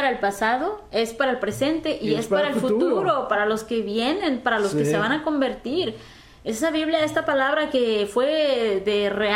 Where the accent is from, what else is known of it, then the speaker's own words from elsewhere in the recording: Mexico; pues yo soy mexicana